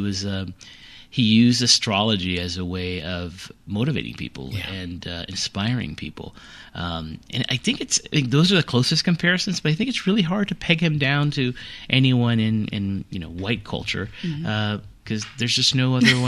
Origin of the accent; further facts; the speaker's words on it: Miami, Florida, United States; I grew up in Miami where there's a lot of Catholic imagery everywhere